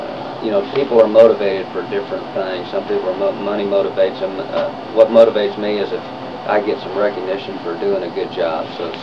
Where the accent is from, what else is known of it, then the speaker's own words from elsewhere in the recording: Kansas City, Missouri, United States; I'm from Kansas City originally, so I'm able to coach at the Division I level in my hometown, so that's been a real enjoyable experience.